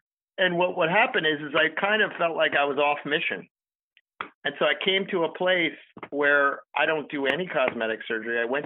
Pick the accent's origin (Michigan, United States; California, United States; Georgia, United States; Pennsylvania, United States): Pennsylvania, United States; which both of us growing up in Pennsylvania.